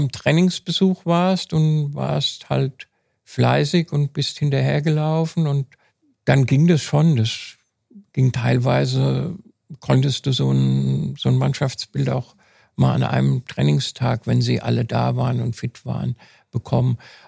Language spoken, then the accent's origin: German; Frankfurt, Hesse, Germany; Ich bin in Frankfurt geboren, habe zwar dann mit meinen Eltern außerhalb gewohnt, weil meine Eltern dort gebaut haben, aber ich habe mich immer als Frankfurter gefühlt, auch nach Frankfurt hingezogen.